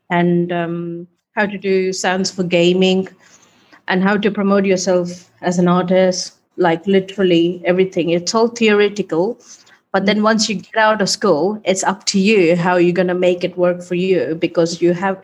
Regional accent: Bangalore, Karnataka, India; It was literally walking into a DJ festival in Bangalore in my hometown. That's where I come from.

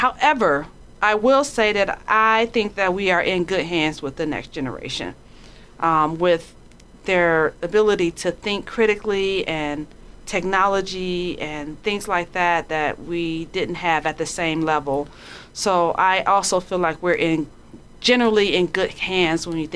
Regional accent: Detroit, Michigan, United States; And growing up in Detroit, it really got to the point where there were just literally crack houses all around our neighborhood.

